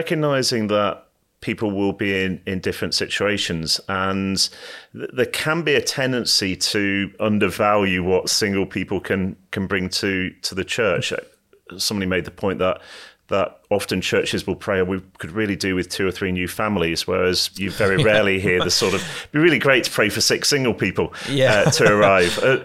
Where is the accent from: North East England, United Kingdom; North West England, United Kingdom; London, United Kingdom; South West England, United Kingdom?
North West England, United Kingdom; Manchester; born there; now in Oxford, United Kingdom; Born in Manchester.